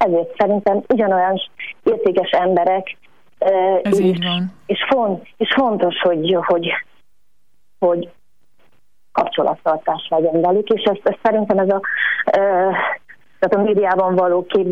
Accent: Vojvodina, Serbia; Vajdaságból származunk, tehát ott a cigányság jelen van úgy szintén

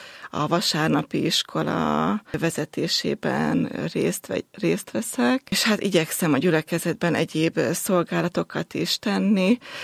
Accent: Zakarpattia Oblast, Ukraine; Mint mondtam, kárpátaljai születésű vagyok, ott nőttem fel, ott jártam általános iskolába, majd középiskolába.

